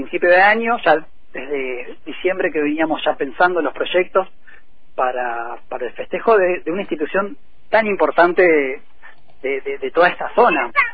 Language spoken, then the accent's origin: Spanish; La Plata, Buenos Aires Province, Argentina; yo soy platense, hace 5 años que vivo en Fisque